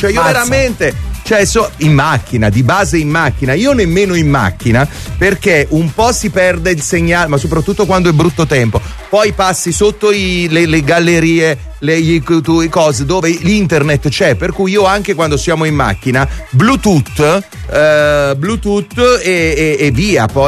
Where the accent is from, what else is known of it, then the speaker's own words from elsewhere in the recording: Aversa, Campania, Italy; also born or lived in Naples; ho abitato lì 20 anni, la mia mamma ci abita ancora, però sono nato a Napoli, ma mi sento un po' aversano dentro perché ci ho fatto le scuole